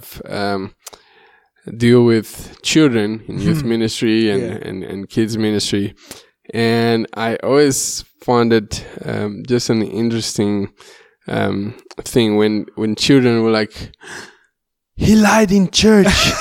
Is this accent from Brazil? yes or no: yes; Brazil; also born or lived in Peru; So I came from Brazil.